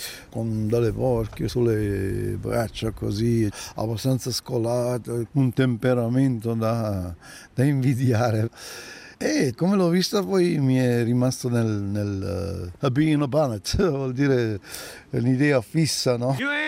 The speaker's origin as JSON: {"language": "Italian", "town": "Tampa", "region": "Florida", "country": "United States", "tie": "born or raised there", "said": "io sono cresciuto a Tampa negli Stati Uniti, in Florida, e a 12 anni mio papà mi ha portato"}